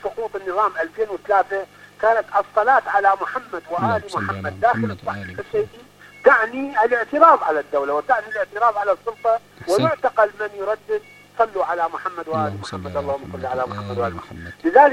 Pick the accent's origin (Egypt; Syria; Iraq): Iraq; احنا عندنا في العراق